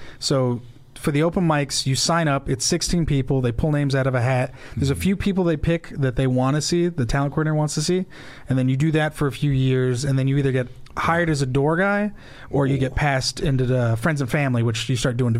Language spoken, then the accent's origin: English; Temecula, California, United States; also born or lived in San Jose; No, I was born in San Jose, California. Okay. Yeah, my family's from Los Angeles. And then I moved to Temecula, California. And that's where I started comedy when I was 21.